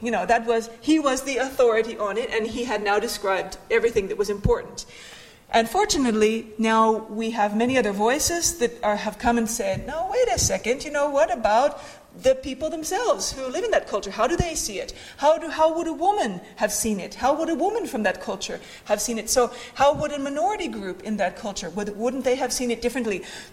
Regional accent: United States; now in Finland; whereas I came from the United States, and drinking alcohol was not a big deal there.

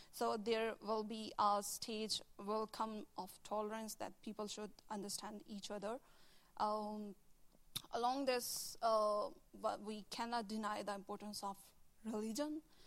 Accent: Pakistan; as we Pakistani Muslim people say that we are extremist.

